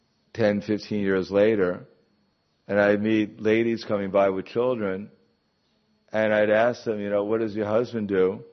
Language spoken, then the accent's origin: English; Brooklyn, New York, United States; I remember when I grew up in Brooklyn, which nowadays doesn't exactly look like when I grew up.